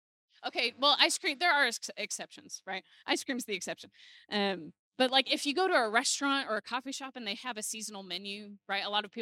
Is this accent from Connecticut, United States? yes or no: no; Illinois, United States; now in Texas, United States; and especially because I grew up in Illinois, the seasons had more defined the characteristics, right?